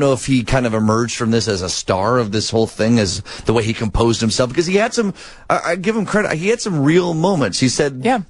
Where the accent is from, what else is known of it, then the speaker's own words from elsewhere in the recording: Chicago, Illinois, United States; should we be embarrassed as Chicagoan